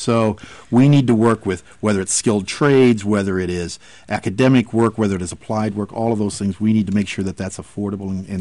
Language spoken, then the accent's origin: English; Peoria, Illinois, United States; I come from Peoria, Illinois, and the town employer is the Caterpillar Tractor Company.